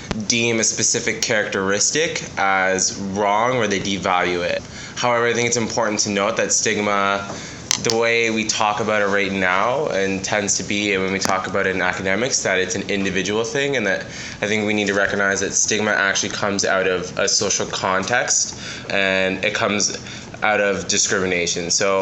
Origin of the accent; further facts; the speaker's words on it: Midland, Ontario, Canada; I live downtown Toronto, but I'm originally from Midland, Ontario, so a few hours north of here.